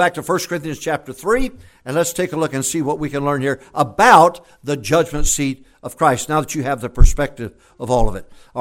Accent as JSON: {"language": "English", "region": "Texas", "country": "United States", "said": "I'm from Texas. Talk to me. Talk to me. You can always tell a Texan."}